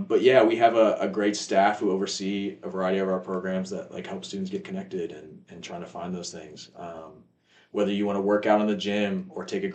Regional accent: East Coast, United States; I'm from the East Coast originally.

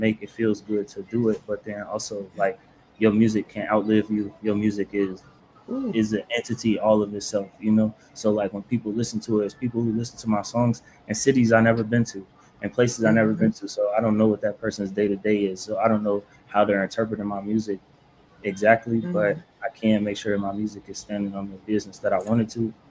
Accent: Chicago, Illinois, United States; I am from Chicago. Born and raised, went to Kenwood Academy, Southside.

